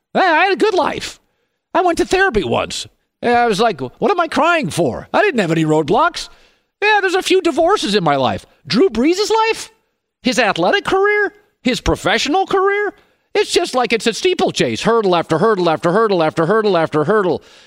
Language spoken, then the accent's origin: English; Seattle, Washington, United States; born or raised there